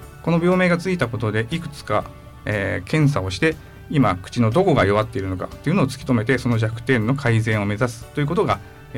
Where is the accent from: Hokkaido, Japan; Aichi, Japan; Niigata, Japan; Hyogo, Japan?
Niigata, Japan; Tsubame; そうです、燕市、生まれも育ちも燕市です。